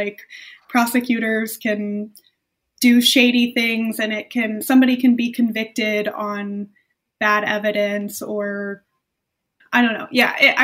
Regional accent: Florida, United States; born there; And I was born in Florida. So also, like, the landscape there was kind of familiar to me. I have some family down there.

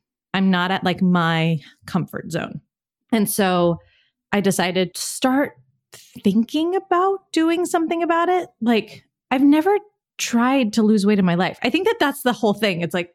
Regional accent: California, United States; And I'm from California. I'm from the Bay. I like very much am a water baby.

